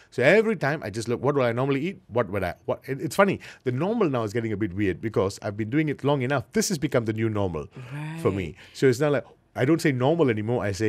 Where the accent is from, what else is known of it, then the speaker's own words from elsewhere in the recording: Penang, Malaysia; because I'm from Penang